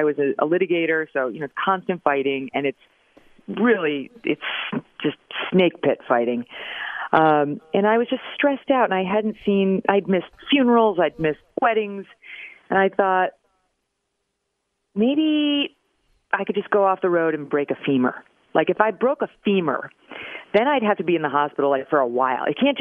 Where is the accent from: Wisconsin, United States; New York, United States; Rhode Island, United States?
New York, United States; Albany; I'm from Albany, New York.